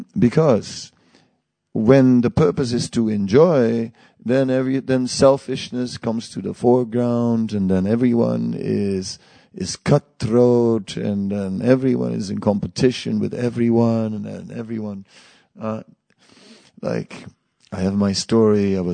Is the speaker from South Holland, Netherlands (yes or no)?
no; Amsterdam, North Holland, Netherlands; and I know because I'm from Amsterdam. So, what can I say?